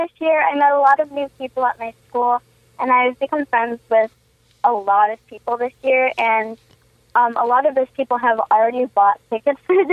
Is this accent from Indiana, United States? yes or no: yes; Indiana, United States; I'm Northwest Indiana.